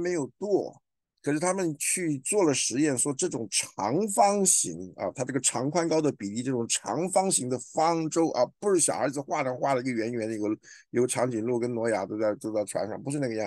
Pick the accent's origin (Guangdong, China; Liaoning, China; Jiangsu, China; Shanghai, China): Guangdong, China; now in United States; 你们东北人的老大跟我们广东人的老大、台湾的老大不一样嘛？